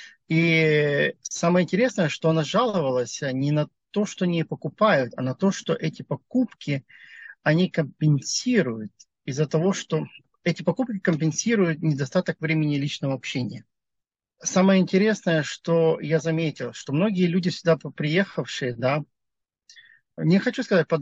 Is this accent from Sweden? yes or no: no; Mariupol, Donetsk Oblast, Ukraine; Я из Мариуполя